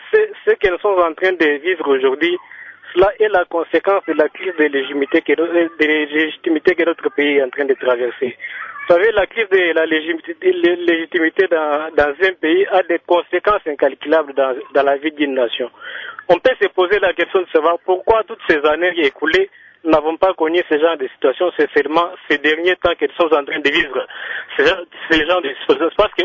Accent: Luiza, Kasaï-Central, DR Congo; Parce qu'ici, chez nous, au Kassai, par exemple, je prends par exemple mon territoire de Luisa

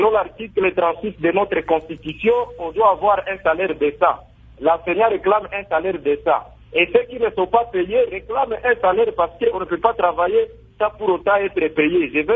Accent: Goma, North Kivu, DR Congo; Parce qu'ici chez nous, à Goma, dans la province du Nord Kivu, ça faisait longtemps que les paras souffraient avec la prime des paras.

